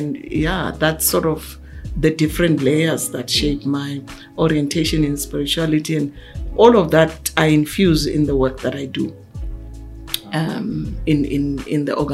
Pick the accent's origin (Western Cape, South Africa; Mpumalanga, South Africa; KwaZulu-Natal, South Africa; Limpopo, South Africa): Limpopo, South Africa; So firstly, I'm a rural girl. I grew up in Limpopo.